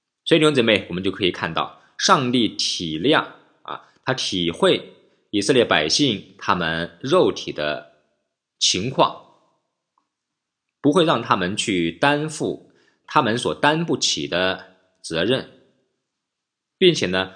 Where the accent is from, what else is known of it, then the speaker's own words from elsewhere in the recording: China; 因为我们中国人流传啊